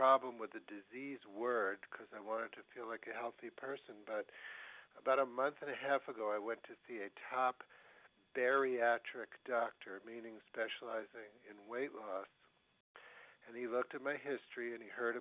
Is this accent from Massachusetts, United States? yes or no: yes; Boston, Massachusetts, United States; from the Boston area.